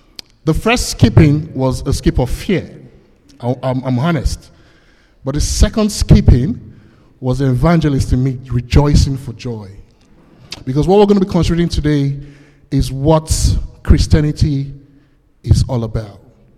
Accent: Benin City, Edo, Nigeria; I grew up in Benin. I grew up in Nigeria. Benin is one location in Nigeria.

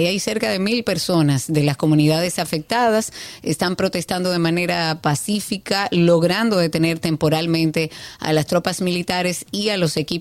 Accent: Dominican Republic; Yo creo que tenemos como dominicanos

